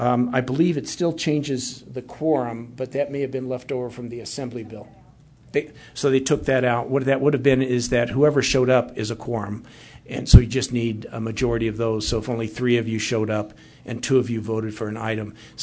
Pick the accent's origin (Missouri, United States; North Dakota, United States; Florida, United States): Missouri, United States; Kansas City; we've been invited along with my hometown of Kansas City, where there is the best barbecue in the world